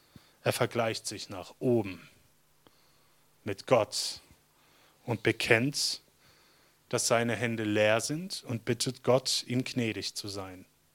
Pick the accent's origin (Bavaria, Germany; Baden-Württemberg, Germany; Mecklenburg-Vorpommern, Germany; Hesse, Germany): Baden-Württemberg, Germany; ich komme aus dem Schwabenland, da glänzen die Fassaden und die Audis und Mercedes auch.